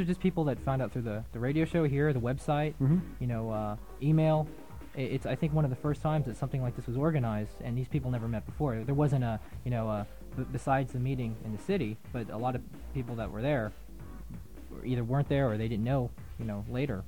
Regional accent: Florida, United States; of weeks. I grew up in the Everglades.

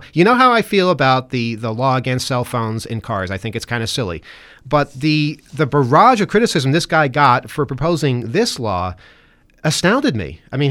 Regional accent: United States; And I know about this, and I'm an American, so good Lord, that's kind of weird.

